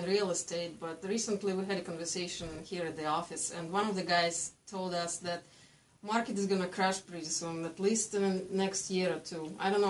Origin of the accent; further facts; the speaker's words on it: Russia; accent: Russian; У меня хороший русский акцент.